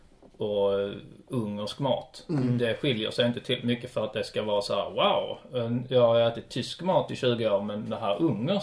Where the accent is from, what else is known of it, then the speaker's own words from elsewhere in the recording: Sweden; vi, som svensk nu helt plötsligt äter för första gången testar thai-mat